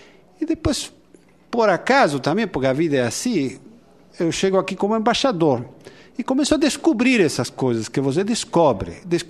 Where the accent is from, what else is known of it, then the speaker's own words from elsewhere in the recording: Argentina; now in Brasília, Brazil; Todos que somos argentinos sabemos